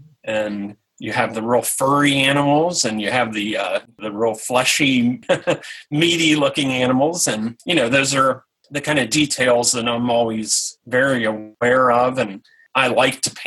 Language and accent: English; Cincinnati, Ohio, United States; And being from Cincinnati, I live about 3 hours from Cincinnati now, but I'm from Cincinnati. And if you're from Cincinnati, you're never, ever not a Cincinnatian.